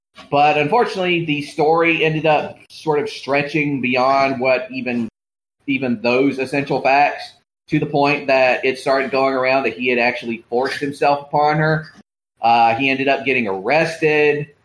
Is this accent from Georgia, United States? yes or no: yes; Georgia, United States; A few years earlier, there had been a similar massacre in my home state of Georgia, in Atlanta.